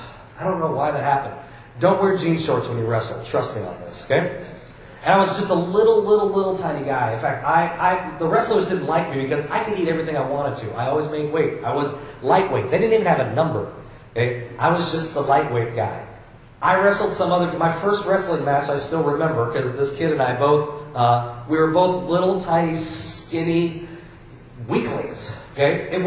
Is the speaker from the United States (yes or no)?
yes; Iowa, United States; I mean, wrestling matches, I come from Iowa.